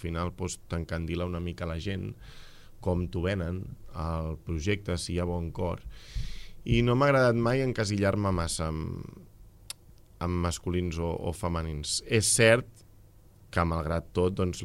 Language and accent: Catalan; Sant Just Desvern, Catalonia, Spain; also born or lived in Barcelona; Jo vaig començar jugant a Sant Just, que era el poble on vam anar a viure de petits amb els pares, perquè vaig néixer a Barcelona.